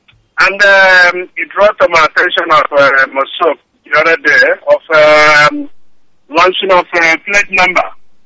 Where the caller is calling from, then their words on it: Australia; I'm coming from Australia.